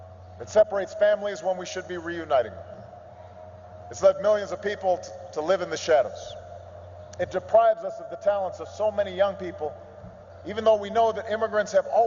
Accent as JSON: {"language": "English", "town": "Chicago", "region": "Illinois", "country": "United States", "tie": "born or raised there", "said": "Mexican Americans enrich our communities, including my hometown of Chicago, where you can walk through neighborhoods like Pilsen, Little Village, La Villita, dotted with murals of Mexican patriots."}